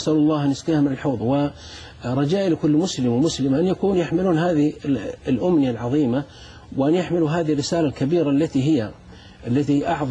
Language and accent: Arabic; Saudi Arabia; في زواجات حصلت مثل عندنا في السعودية